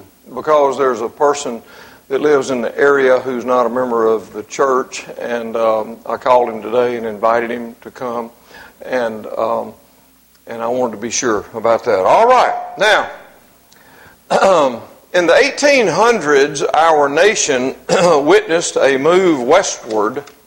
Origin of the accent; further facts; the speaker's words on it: Mississippi, United States; that's where I was born, and I was raised in Mississippi.